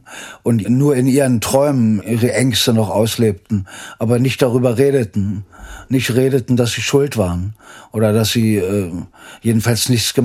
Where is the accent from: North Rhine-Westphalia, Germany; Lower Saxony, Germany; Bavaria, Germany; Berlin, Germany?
Berlin, Germany; Ich bin ja im Ostberlin geboren, in Adlershof. Und das war eben 49er Jahrgang.